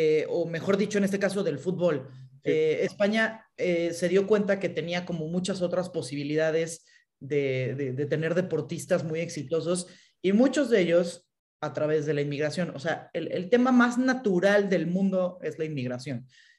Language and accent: Spanish; Pachuca, Hidalgo, Mexico; me da muchísimo orgullo haber crecido aquí